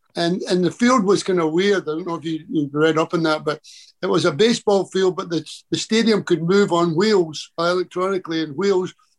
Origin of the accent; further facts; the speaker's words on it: United Kingdom; And being a British player, most of the British players, they had people, family come and visit them. You know, people coming from England and coming from all over.